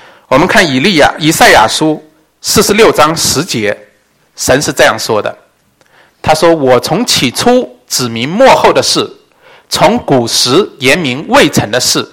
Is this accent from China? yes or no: yes; China; 我们中国人也有许多的历史书